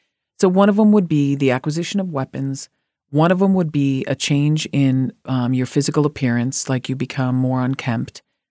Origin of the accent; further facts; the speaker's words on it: Chicago, Illinois, United States; one of the kids I grew up with in Chicago